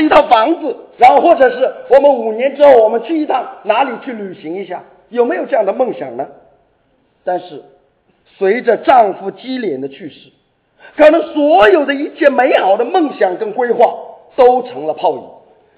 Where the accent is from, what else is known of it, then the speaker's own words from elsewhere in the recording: Wenzhou, Zhejiang, China; 我们是中国人，我们是温州人，我们是在中国的这片疆土上的这些人